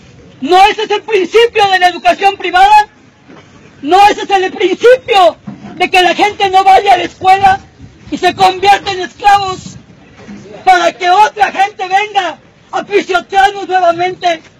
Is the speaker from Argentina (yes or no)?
no; Mexico; Antes eran los españoles y ahora somos los mexicanos contra los mexicanos.